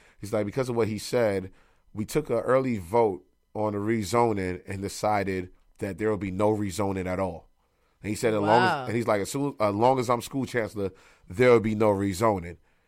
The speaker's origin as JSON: {"language": "English", "town": "Brooklyn", "region": "New York", "country": "United States", "said": "Like, yo, I'm a kid from Brooklyn."}